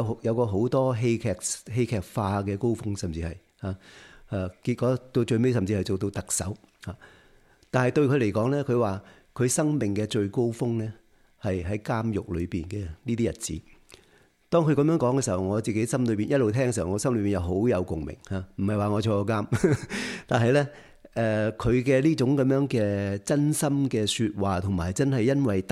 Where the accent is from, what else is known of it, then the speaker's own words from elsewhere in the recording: Canada; 又另外大家都知道，我们加拿大人都知道